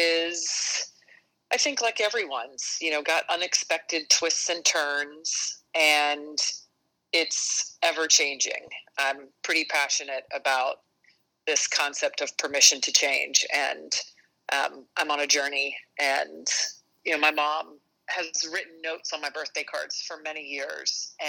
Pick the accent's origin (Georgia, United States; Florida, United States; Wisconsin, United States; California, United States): Florida, United States; Jacksonville; And it really covers growing up in Jacksonville. I'm the oldest of three girls.